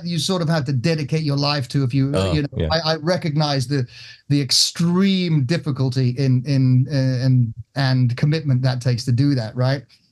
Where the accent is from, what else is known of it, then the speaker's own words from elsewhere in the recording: England, United Kingdom; also born or lived in Fiji; now in Spain; And growing up in England and then being in Fiji I sort of knew that, but I didn't have any connection with them at the time. So when we moved to Spain in 1981, we happened to fall right in this real, really musical neighborhood.